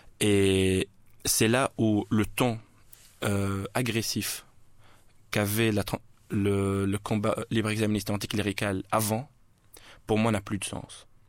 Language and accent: French; Morocco; moved away; Moi, c'est parce que je venais du Maroc